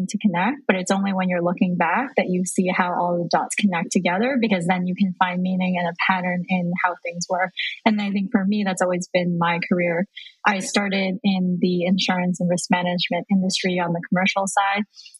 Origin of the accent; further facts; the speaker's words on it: Vancouver, British Columbia, Canada; now in Lisbon, Portugal; from DTravel. I grew up in Vancouver, but I now live in Lisbon, Portugal.